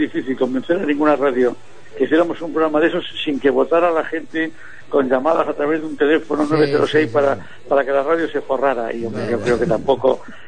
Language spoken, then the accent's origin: Spanish; Gijón, Asturias, Spain; como yo soy de Gijón, pues siempre quiere saber uno si es vecino o no.